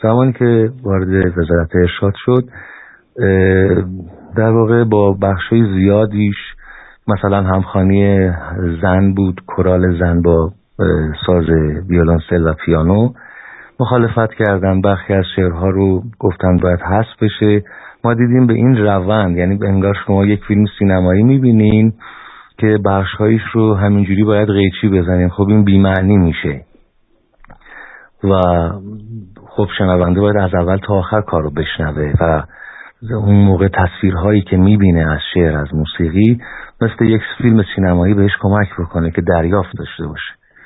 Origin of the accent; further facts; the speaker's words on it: Langarud, Gilan, Iran; و خدمتون عرض کنم که مرداد ماه سال 51 در لنگرود به دنیا آمدم، شهری از استان گیلان.